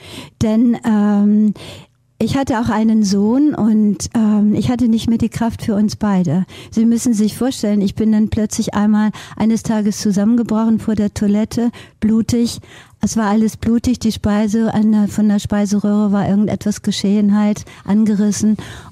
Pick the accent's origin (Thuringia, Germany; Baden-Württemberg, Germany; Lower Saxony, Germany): Lower Saxony, Germany; Hildesheim; also born or lived in Norway; denn ich bin auch vielfach in Norwegen groß geworden bei meiner Patentante. Also schon von Kindesbeinen an in zwei verschiedenen Welten.